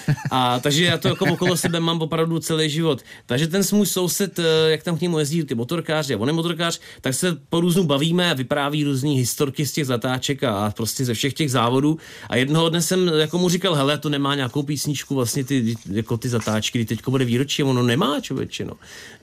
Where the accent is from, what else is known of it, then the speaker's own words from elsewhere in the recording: Most, Ústí nad Labem Region, Czechia; Pocházím z Mostu, kde je vlastně autodrom, je to trošku jako ostuda.